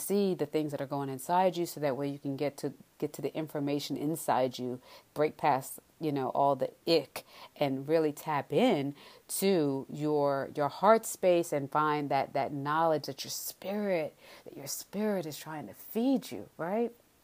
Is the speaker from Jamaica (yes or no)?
yes; Jamaica; I'm from Jamaica